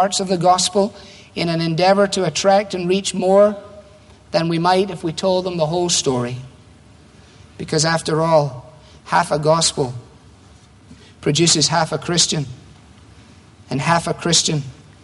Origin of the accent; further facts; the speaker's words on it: United States; it kind of reinforces family, and I'm American, and I think family is important